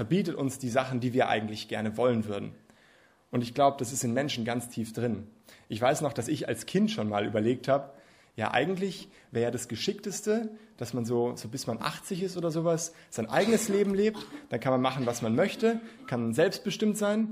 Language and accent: German; Munich, Bavaria, Germany; Ich komme aus München, aus der Großstadt.